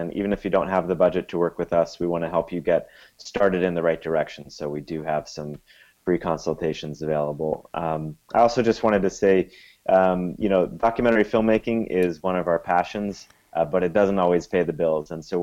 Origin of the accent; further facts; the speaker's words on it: Mendocino, California, United States; It's great to be on a program that reaches my hometown of Mendocino